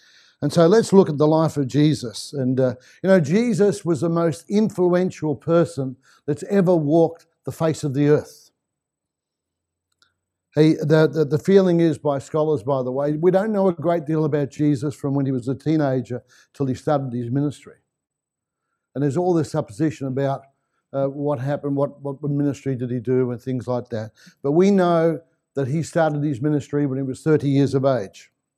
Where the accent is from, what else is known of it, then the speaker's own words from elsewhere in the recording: England, United Kingdom; You know, I'm English and this is a beautiful day outside. If I was in England now, I'd probably be sunbaking outside